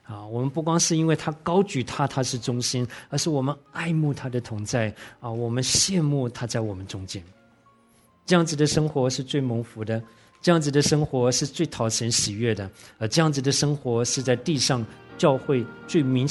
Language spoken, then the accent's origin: Chinese; Taiwan; 我小的时候在台湾生长